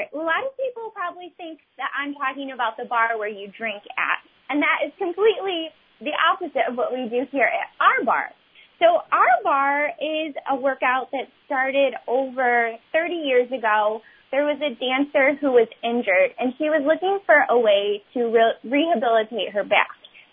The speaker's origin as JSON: {"language": "English", "town": "Webster", "region": "New York", "country": "United States", "tie": "born or raised there", "said": "we both grew up in Rochester, and I grew up in Webster."}